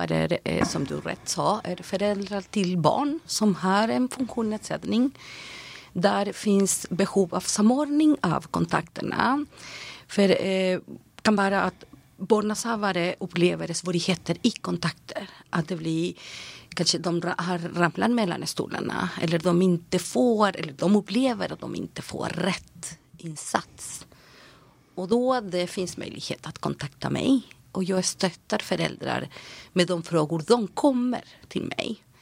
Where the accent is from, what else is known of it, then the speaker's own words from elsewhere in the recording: Chile; now in Sweden; Nej, jag är född i Chile och jag flyttade till Sverige faktiskt 2012.